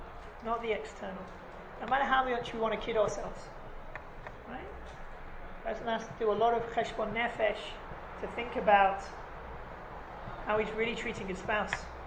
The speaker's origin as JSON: {"language": "English", "region": "England", "country": "United Kingdom", "said": "We're English, so you make each other cups of tea in England."}